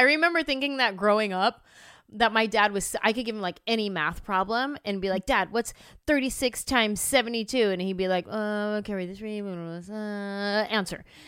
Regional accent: California, United States; And I'm from California. Sure, there's ticks probably in California, but not a lot.

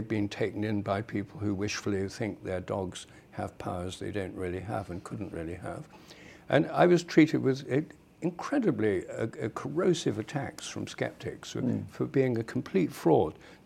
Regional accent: Newark-on-Trent, East Midlands, United Kingdom; That was a neighbour of mine in my hometown, Newark-on-Trent, in Nottinghamshire.

